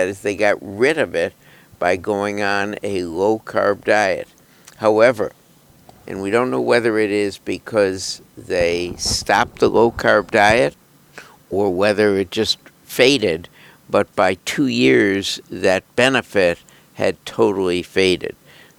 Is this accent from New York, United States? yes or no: yes; Buffalo, New York, United States; And I'm from Buffalo, as is our engineer, Caitlin.